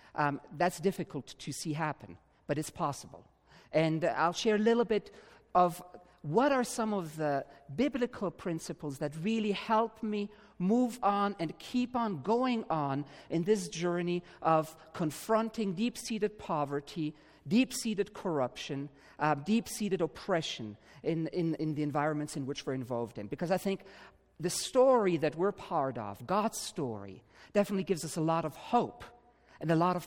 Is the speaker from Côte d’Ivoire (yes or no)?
yes; Côte d’Ivoire; I was born and raised in West Africa, in Côte d'Ivoire, Ivory Coast, and grew up there. I'm Swiss and German descent, so I have two passports.